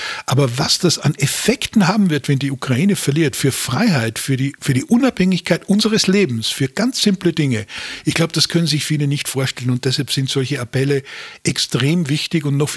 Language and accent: German; Austria; Dort, wo ich herkomme aus Österreich